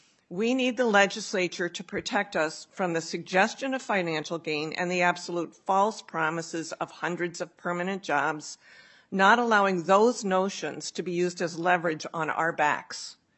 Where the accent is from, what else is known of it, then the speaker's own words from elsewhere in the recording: Farmington, Minnesota, United States; I'm from Farmington, Minnesota